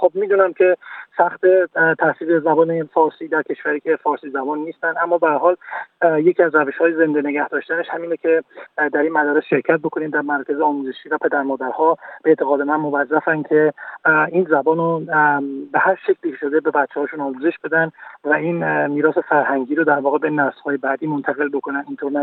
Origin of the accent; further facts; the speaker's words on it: Iran; زبان مادری ما چون فارسی است، من راجع به زبان فارسی مشخصا صحبت میکنم، خب زبان فارسی بخش از فرهنگ ما ایرانی هاست